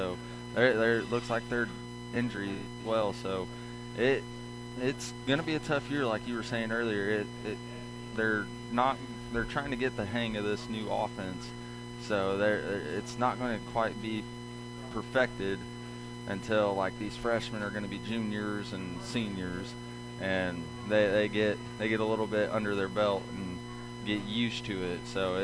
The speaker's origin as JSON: {"language": "English", "town": "Lawrenceville", "country": "United States", "said": "I mean, of course, I'm from Lawrenceville, so I've seen a lot of people last night that I haven't seen."}